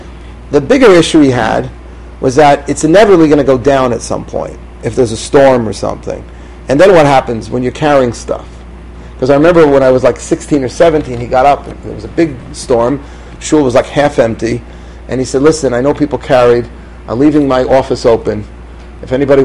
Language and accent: English; Queens, New York, United States; When I grew up in Queens without an Erev, and I remember when I was 15 years old